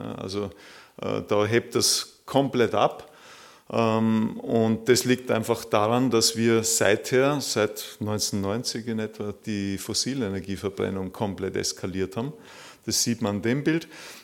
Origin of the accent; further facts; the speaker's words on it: Austria; accent: mix of Viennese, Upper Austrian and Vorarlberg; moved away as an adult; Das ist so eine Mischung zwischen Wienerisch, Oberösterreichisch und Vorarlbergerisch. Und für die rätseln, wo ich herkomme, prägen sie Wald. Aber es ist schon ganz lang her. Es ist schon ganz lang her. Ich bin seit meinem 19., 20. Lebensjahr nicht mehr dort sesshaft